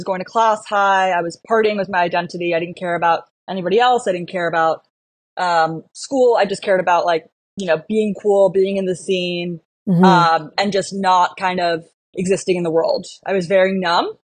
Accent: Manhattan, New York, United States; I grew up in Manhattan, born and raised, Upper East Side girly.

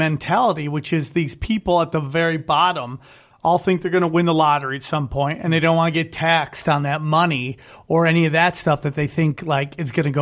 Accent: Cortland, New York, United States; Like my hometown, 607 Cortland, New York, is struggling to keep anybody there because there's no industry.

